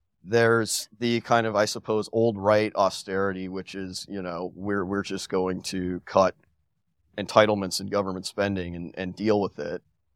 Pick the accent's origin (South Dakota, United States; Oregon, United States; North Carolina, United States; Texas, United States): South Dakota, United States; I'm from South Dakota. We were the last.